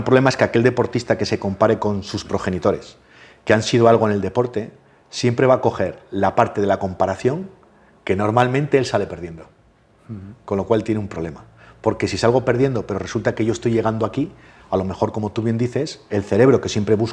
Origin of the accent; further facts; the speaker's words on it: Asturias, Spain; Yo soy asturiano, igual que tú